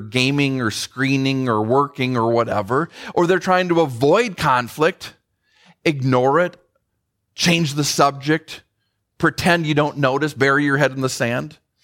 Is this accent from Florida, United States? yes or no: no; Minnesota, United States; Growing up, one of my heroes was Hubert Humphrey, former senator, former vice president for my home state of Minnesota.